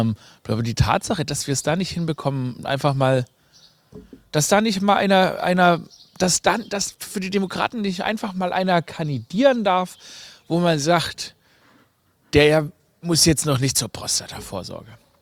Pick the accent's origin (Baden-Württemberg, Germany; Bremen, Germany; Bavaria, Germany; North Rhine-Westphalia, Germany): Baden-Württemberg, Germany; Stuttgart; Ich komme ja aus Stuttgart, gell?